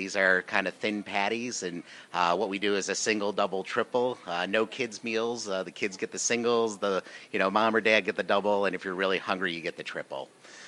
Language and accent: English; Buffalo, New York, United States; I grew up with in Buffalo, New York. I spent most of my life in Buffalo in the Rochester area. I went to school in Rochester.